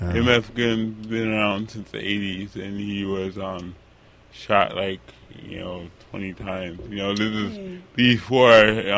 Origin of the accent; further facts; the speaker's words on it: New York, United States; You know, I grew up in New York, so I saw, you know, hip-hop artists on the corners back in the 70s